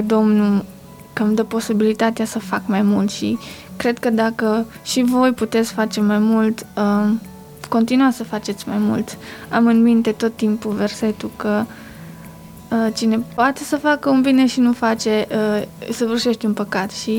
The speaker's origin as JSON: {"language": "Romanian", "town": "Arad", "region": "Arad County", "country": "Romania", "said": "eu sunt din Arad, de biserică din Arad"}